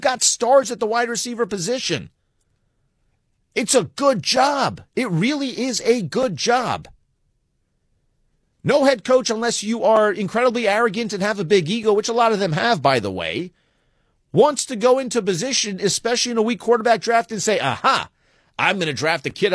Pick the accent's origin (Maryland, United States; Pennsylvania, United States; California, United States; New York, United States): New York, United States; Look, I live in New York. I grew up in New York. I've been to other parts of the country.